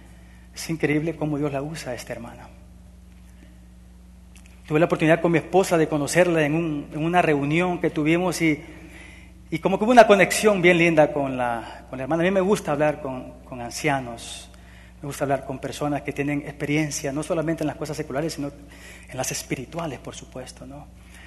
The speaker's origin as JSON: {"language": "Spanish", "country": "El Salvador", "said": "En mi país, en El Salvador, en aquellos años, mi padre y los vecinos de la colonia contrataron a un vigilante"}